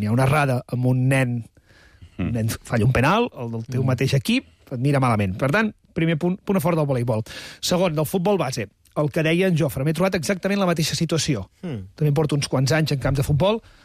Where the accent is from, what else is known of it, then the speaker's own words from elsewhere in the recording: Figueres, Catalonia, Spain; o jo recordo que sóc de Figueres